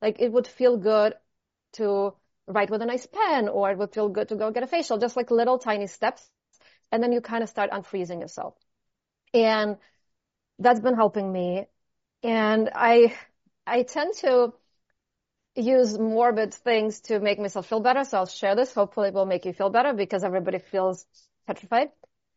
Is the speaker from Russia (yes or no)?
yes; Russia; moved away; And I'm originally from Russia